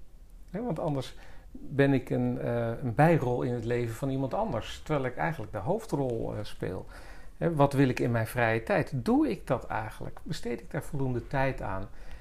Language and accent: Dutch; Haarlem, North Holland, Netherlands; Ja, ik ben geboren en getogen in Haarlem. Geboren bij een antroposofische huisarts op de Prinsenbolwerk. In zo'n statig groot huis.